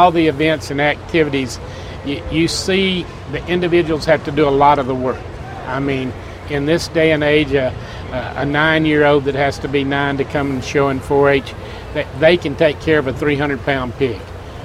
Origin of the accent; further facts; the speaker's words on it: Mississippi, United States; moved away as an adult; Mississippi. I grew up in Mississippi. I went to college at Mississippi State